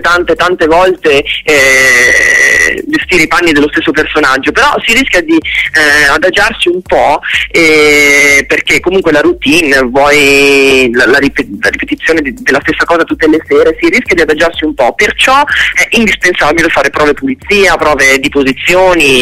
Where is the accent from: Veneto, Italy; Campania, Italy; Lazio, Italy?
Veneto, Italy; Verona; born there; io sono nato a Verona e vivo a Verona